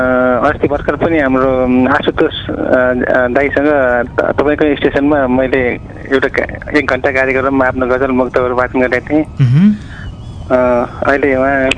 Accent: Karnali Province, Nepal; हजुर म मेरो घर चाहिँ डोल्पा हो

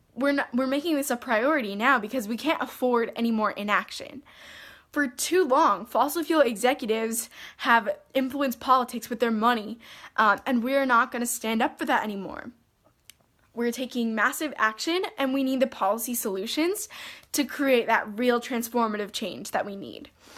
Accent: Mount Olive, New Jersey, United States; I'm 15 years old and I'm from Mount Olive, New Jersey.

